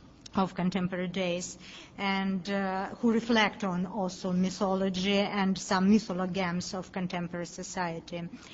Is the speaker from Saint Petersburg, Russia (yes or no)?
no; Moscow, Russia; English is a second language; I'm Russian curator, I'm from Moscow